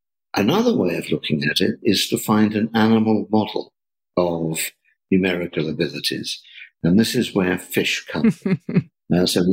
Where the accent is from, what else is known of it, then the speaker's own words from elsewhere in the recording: England, United Kingdom; I was brought up in England